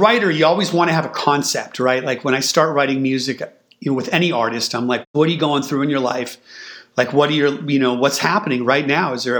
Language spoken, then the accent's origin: English; California, United States; growing up in the Bay Area, when I first heard … man, I was like, this shit is fucking mind melting.